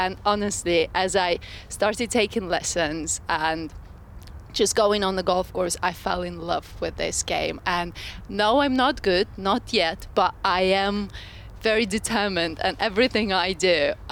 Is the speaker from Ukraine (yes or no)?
yes; Ukraine; moved away; I mean, I'm from Ukraine. We don't really, that was never popular when I was growing up